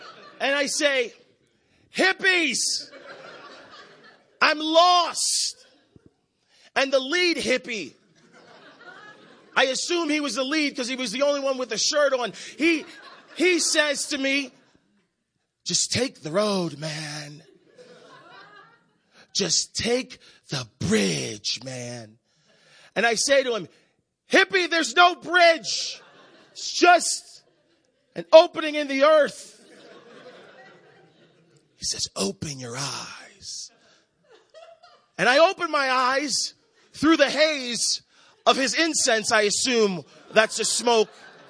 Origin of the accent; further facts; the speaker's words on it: Boston, Massachusetts, United States; I grew up in Boston. I'm a city kid. I'm a city slicker through and through.